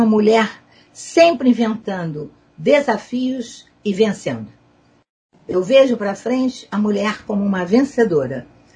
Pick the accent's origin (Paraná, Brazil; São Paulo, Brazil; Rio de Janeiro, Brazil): Rio de Janeiro, Brazil; sou nascida e criada na Tijuca. Uhum. Me casei e continuei morando na Tijuca. Morava numa rua em que toda a nossa família morava naquela rua.